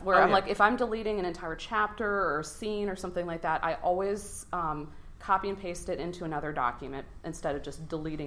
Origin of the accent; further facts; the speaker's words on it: Wisconsin, United States; Oh, my parents, or my dad's job relocated, and I'm from Wisconsin originally. And we relocated to the middle of nowhere, South Carolina.